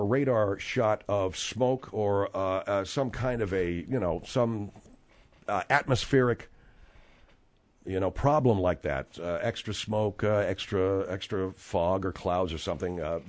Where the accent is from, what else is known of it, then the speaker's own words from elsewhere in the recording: Arcadia, California, United States; I grew up in Arcadia, which is a little town in the San Gabriel Valley. And that's about 10 to 13 miles to the northeast of Los Angeles.